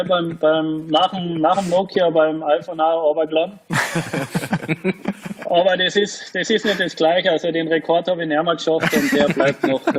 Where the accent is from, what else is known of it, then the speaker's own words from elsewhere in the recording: Carinthia, Austria; Das wäre schon noch mal so ein Abschluss als Kärntner